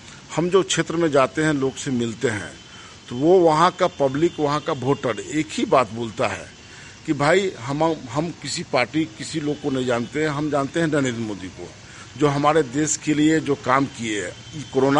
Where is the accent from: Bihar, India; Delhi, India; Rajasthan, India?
Bihar, India; Samastipur; इस नाते भी समस्तीपुर में इस बात का चर्चा है कि हमारे समस